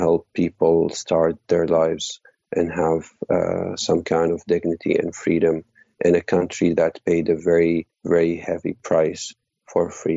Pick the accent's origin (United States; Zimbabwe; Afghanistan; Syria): Syria; Like I told you, I was born a refugee in Syria.